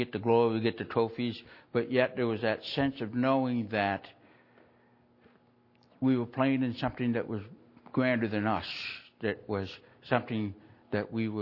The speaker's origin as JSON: {"language": "English", "country": "Canada", "tie": "born or raised there", "said": "I grew up in Canada and I played hockey. Of course, you can't be Canadian unless you play hockey."}